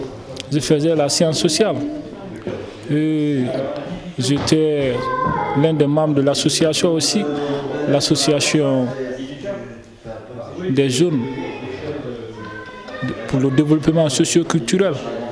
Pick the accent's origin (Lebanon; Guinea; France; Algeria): Guinea; moved away; Oh, je viens de la Guinée. De la Guinée-Conakry, exactement.